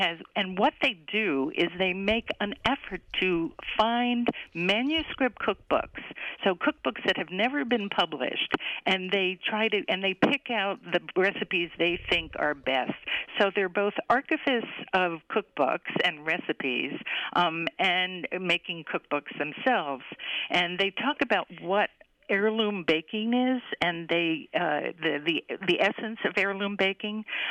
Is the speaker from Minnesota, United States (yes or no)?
no; Winthrop, Massachusetts, United States; Sheila was 11 years old when she baked her first cake in the kitchen where we grew up in Winthrop, Massachusetts.